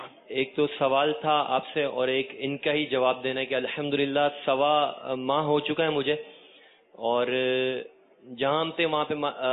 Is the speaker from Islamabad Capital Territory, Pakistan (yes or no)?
no; Karachi, Sindh, Pakistan; باب المدینہ کراچی.